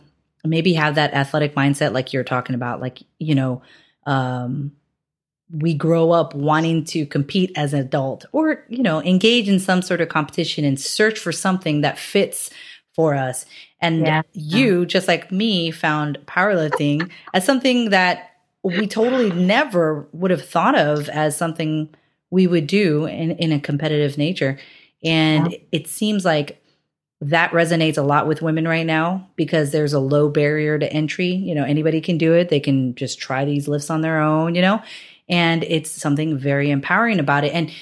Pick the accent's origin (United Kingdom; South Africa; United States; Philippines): Philippines; as a Filipino woman, I know what you're saying about as an Asian woman.